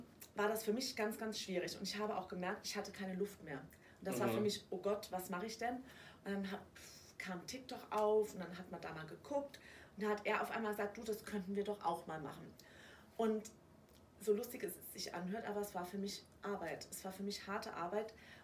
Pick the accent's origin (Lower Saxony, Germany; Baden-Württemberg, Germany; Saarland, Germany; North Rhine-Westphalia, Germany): Saarland, Germany; Saarbrücken; also born or lived in France; Aber ich bin halt ganz normal im Saarland aufgewachsen, in Saarbrücken